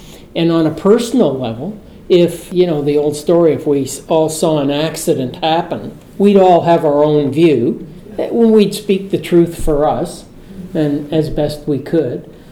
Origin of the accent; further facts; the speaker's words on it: Canada; I'm Canadian. We're sort of British.